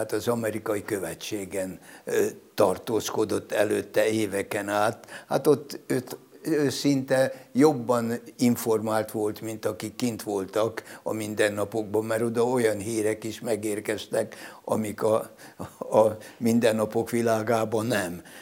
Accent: Győrzámoly, Győr-Moson-Sopron, Hungary; nem egykeként nőttem fel, hanem ebben a nagy családban, ez Győr Zámói volt, édesanyám oda ment vissza, és egy csodálatos falu közösségbe kerültem

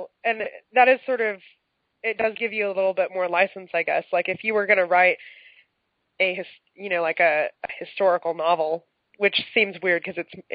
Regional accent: California, United States; I usually can pronounce Spanish last names relatively easily because I grew up in California

